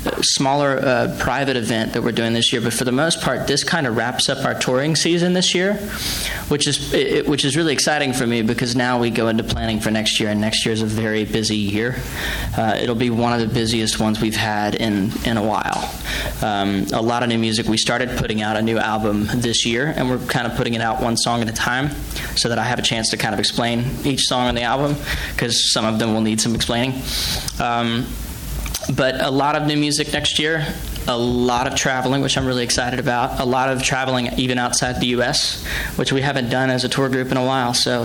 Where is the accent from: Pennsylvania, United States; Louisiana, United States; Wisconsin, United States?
Louisiana, United States; I grew up in Louisiana, so, you know, Cajun music, folk-based music has always had my heart